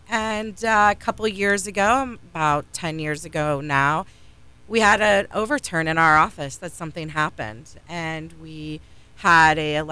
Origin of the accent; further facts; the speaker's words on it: Merritt Island, Florida, United States; I am from Merritt Island. I grew up in Merritt Island. I moved there when I was a young girl, and I attended school there.